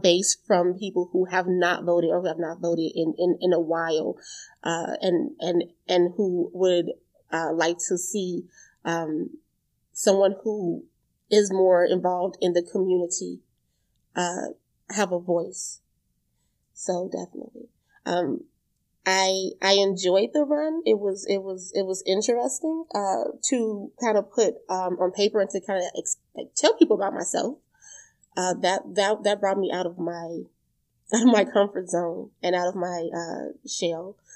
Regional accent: Gary, Indiana, United States; I'm from Gary, Indiana.

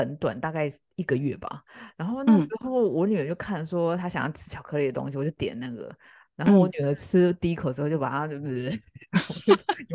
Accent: Taiwan; 会不会日本人对我们就是台湾人有一些敌意啊

